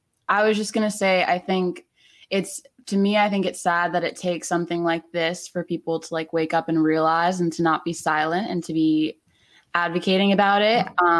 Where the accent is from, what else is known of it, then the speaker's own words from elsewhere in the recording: New Jersey, United States; moved away as an adult; now in Los Angeles, United States; I'm from New Jersey, actually. I just moved out here in November for this job.